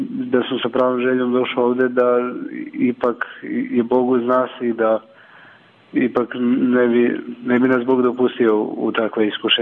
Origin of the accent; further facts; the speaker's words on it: Šarlinac, Southern and Eastern Serbia, Serbia; iz sela Šarlinca, okolina Niša.